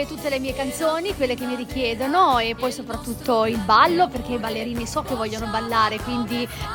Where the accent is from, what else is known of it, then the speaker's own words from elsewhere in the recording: Sanremo, Liguria, Italy; io vengo da Sanremo